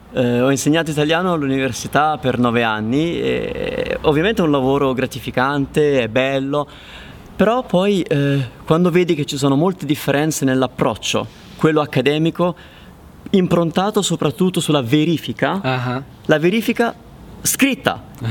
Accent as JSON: {"language": "Italian", "town": "Rome", "region": "Lazio", "country": "Italy", "said": "io sono di Roma, quindi comunque parliamo un italiano leggermente diverso"}